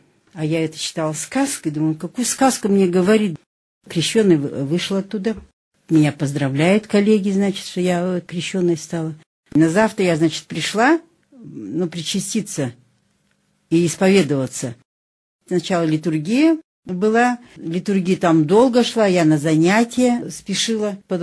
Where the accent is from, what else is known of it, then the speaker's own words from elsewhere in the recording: Novosibirsk, Novosibirsk Oblast, Russia; born there; Ну, я родилась в Новосибирске, училась в Улан-Удэнском медучилище, кончила в 58 году с отличием, затем поступила в Иркутский мединститут, 6 лет училась